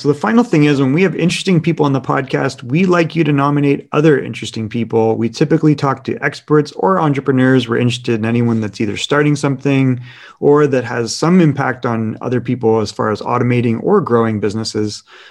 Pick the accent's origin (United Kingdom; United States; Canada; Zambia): Canada; I always joke with people because I grew up in Canada, and we have everyone's something in Canada.